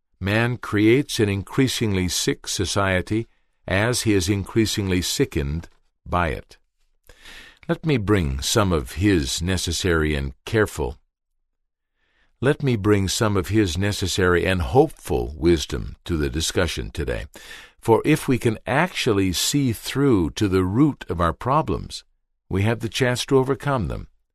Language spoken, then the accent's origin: English; Canada; Although I'm a Canadian, I lived 2 years in New York